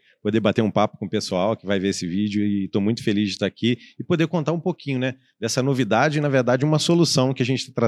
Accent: Belo Horizonte, Minas Gerais, Brazil; sou de Belo Horizonte.

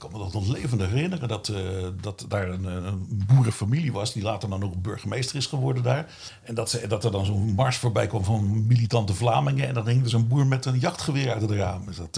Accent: Noordwijk aan Zee, South Holland, Netherlands; Ik ben opgegroeid in Noordwijk aan Zee

